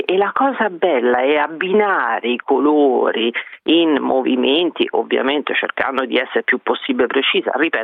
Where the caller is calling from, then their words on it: Rome, Lazio, Italy; Sì, io sono di Roma, chiamo da Roma appunto, e ho 54 anni.